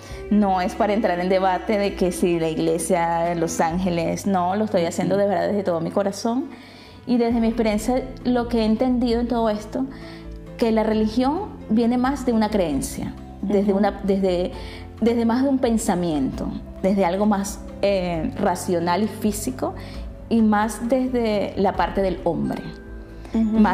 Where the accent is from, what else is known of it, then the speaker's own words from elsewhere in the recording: Venezuela; now in Netherlands; cuando salí de Venezuela como que me desconecté un poco, aunque seguía siempre conectado con mis ángeles. Y bueno, llegar aquí a Holanda